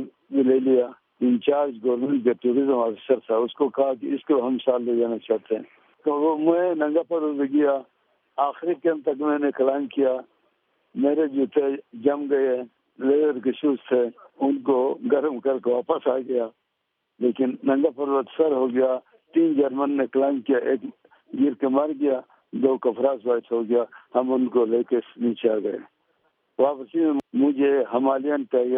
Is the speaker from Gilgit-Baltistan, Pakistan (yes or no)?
yes; Aliabad, Gilgit-Baltistan, Pakistan; میں ہنزا علی آباد میں پیدا ہو گیا وہاں سے میں نے پرائمری اسکول پاس کیا